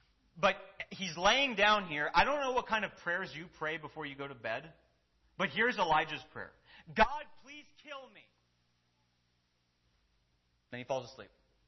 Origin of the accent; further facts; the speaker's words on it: Minnesota, United States; like I grew up in Minnesota, where the wind got really strong because there's no mountains at all.